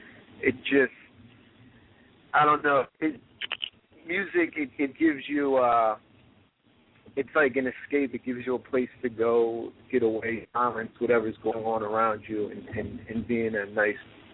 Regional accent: Bryn Mawr, Pennsylvania, United States; now in Philadelphia, United States; Yeah, well, I live in South Philly. I'm originally from Bryn Mawr.

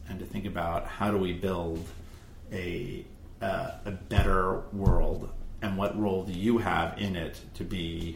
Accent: Silver Spring, Maryland, United States; They happened to move here, and I grew up in Silver Spring.

